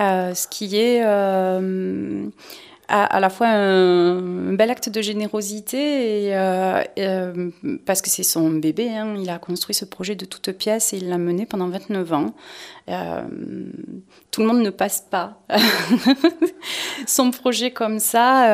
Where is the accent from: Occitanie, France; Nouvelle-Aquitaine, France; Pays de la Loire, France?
Nouvelle-Aquitaine, France; Coimères; je suis originaire du Sud Gironde, j'ai grandi à Coimère, voilà. Enfant du pays, donc ma scolarité en grande partie à Bazas, avant de partir, mais pas trop loin, sur Bordeaux, faire mes études.